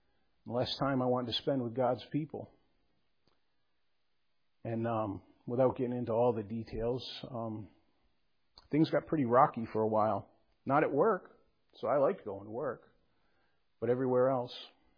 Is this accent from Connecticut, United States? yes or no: yes; Connecticut, United States; moved away as an adult; also born or lived in Maine; when I was 22, I moved from Connecticut to the state of Maine, and I took a job there as a prison guard